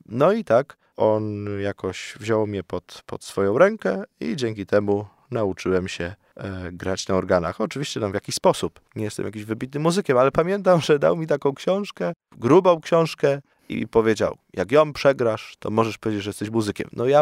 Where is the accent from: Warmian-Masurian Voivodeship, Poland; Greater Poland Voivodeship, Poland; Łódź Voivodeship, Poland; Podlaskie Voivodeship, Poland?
Greater Poland Voivodeship, Poland; Zielona Wieś; Ja pochodzę z Podrawicza, z takiej wioski Zielona Wieś i tam jest styk diecezji wrocławskiej i poznańskiej.